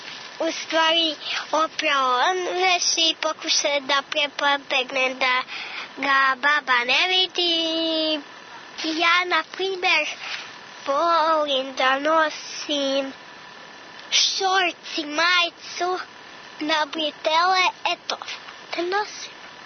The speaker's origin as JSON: {"language": "Serbian", "town": "Toplica", "country": "Serbia", "said": "Ja imam 4 godine, dolazim iz Toplice"}